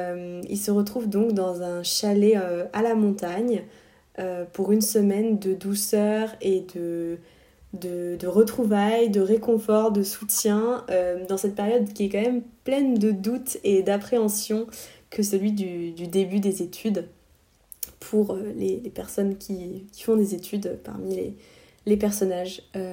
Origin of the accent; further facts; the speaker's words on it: Auvergne-Rhône-Alpes, France; J'ai grandi en Savoie, entre Aix-les-Bains et Chambéry